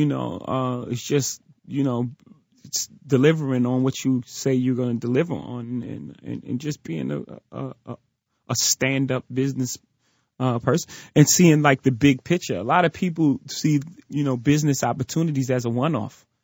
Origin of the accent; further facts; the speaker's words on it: Brooklyn, New York, United States; growing up in Marcy